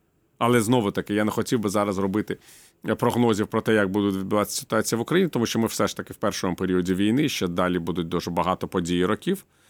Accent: Kyiv, Ukraine; А ви звідки? Я кажу, я з Києва.

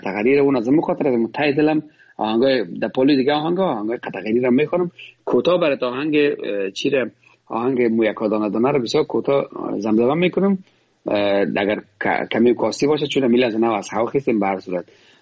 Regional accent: Afghanistan; moved away; از کجا هستم؟ ما والا از این خود افغانستان هستم، از این هر ولایت افغانستان هستم. من زمان که از افغانستان میبرم آمدم، افغانستان 28 ولایت داشت، من از 28 ولایت هستم.

